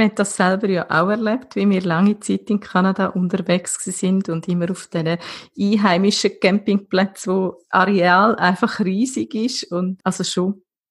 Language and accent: German; Switzerland; wo ja bei uns in der Schweiz auf keinen Fall möglich wäre.